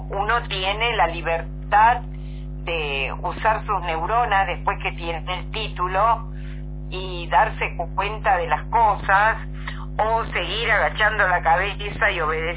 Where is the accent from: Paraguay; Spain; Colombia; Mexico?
Mexico; por el momento estoy aquí quietita en mi país.